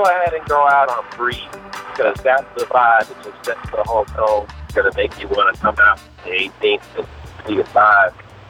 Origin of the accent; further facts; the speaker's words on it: New York City, New York, United States; You know, myself, I'm from Lower Manhattan. You know, there's a pretty nice little reggae scene in New York City.